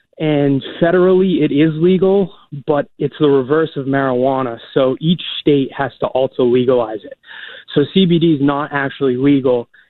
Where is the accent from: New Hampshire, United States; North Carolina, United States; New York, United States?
New Hampshire, United States; I'm from New Hampshire, and I've had family members caught up in the prescription of opiates